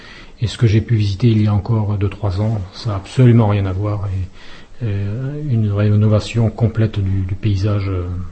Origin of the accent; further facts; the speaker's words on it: France; Moi, en tant que Français, j'aime bien discuter politique, économie. C'est une habitude en France que nous avons.